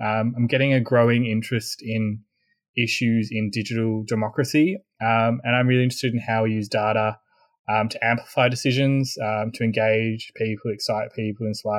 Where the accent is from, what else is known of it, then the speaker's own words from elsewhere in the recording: Australia; I'm Australian. I'm currently in Sydney doing a PhD at University of New South Wales at UNSW.